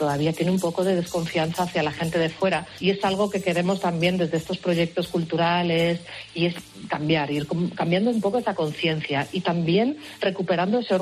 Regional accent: Madrid, Community of Madrid, Spain; yo vengo de Madrid...

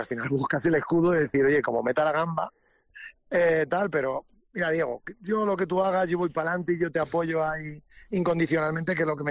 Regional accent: Daganzo, Community of Madrid, Spain

